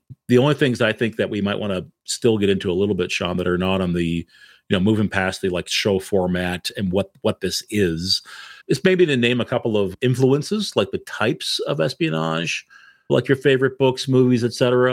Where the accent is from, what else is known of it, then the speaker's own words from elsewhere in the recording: Canada; I grew up in Canada, so I got a lot of that British television coming over.